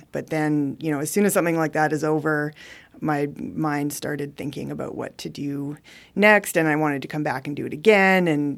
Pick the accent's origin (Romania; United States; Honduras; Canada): Canada; Yukon; having grown up watching the Yukon Quest dog sled race and just growing up in the Yukon experiencing the winter